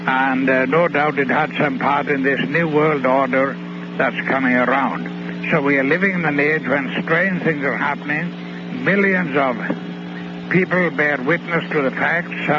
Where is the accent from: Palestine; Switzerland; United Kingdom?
United Kingdom; Wales; also born or lived in London / California; now in United States; As you heard, I was born and raised in the land of Wales, and then moved to London, and finally to California.